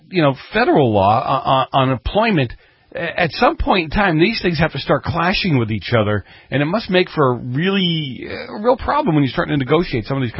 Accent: New England, United States; I grew up in New England, heavy union area, if you would

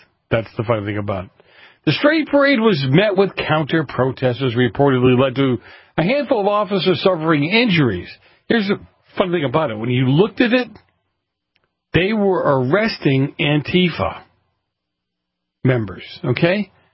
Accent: Boston, Massachusetts, United States; You know, growing up in Boston, I can tell you that I can't tell you about other police departments as much

